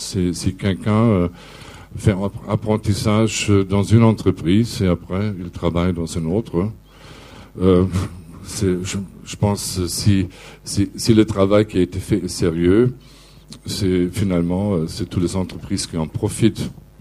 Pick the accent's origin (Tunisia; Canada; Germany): Germany; now in France; Je suis allemand, je vis en France depuis 20 ans